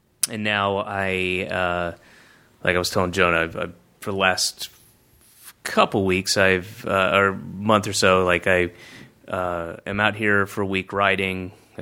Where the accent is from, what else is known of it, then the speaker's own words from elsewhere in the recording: the South, United States; I grew up in the South, and he is the epitome of that kind of white Baptist kind of his voice is like this.